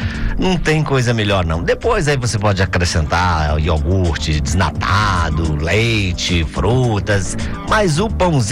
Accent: Natal, Rio Grande do Norte, Brazil; moved away; Lá na minha terra, Natal, é assim

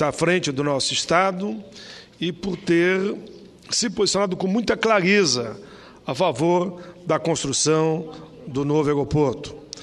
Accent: Rio Grande do Sul, Brazil; um novo aeroporto lá no meu estado, no Rio Grande do Sul

